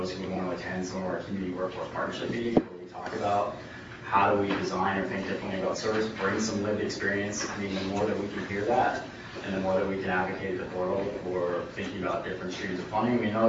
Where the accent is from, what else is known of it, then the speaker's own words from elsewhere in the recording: Pennsylvania, United States; I will say that I come from Pennsylvania, where the good news here is it's a much more integrated system.